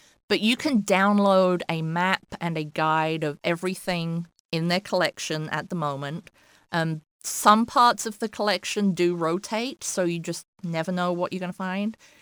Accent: England, United Kingdom; where I grew up in England, close to my hometown, in the Victorian era, they found an underground shell grotto.

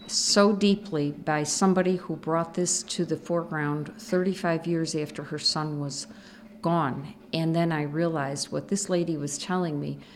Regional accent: Clarence, New York, United States; I'm from Clarence, New York. I've been a native of Western New York my entire life.

